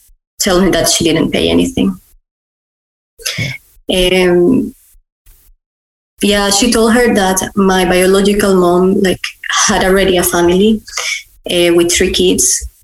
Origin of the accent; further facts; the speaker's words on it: Barranquilla, Atlántico, Colombia; Actually, I'm from Barranquilla. My parents are from Barranquilla. It's a city in the coast.